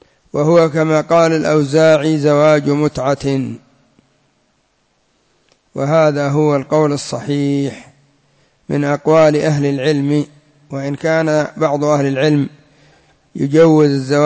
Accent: Yemen; وكان قد انتشر عندنا في اليمن ما يسمى بالزواج السياحي

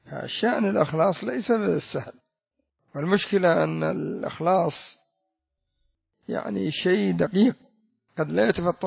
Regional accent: Yemen; انظر عندنا في اليمن جمعية الحكمة وجمعية الإحسان تسمى بالسلفية

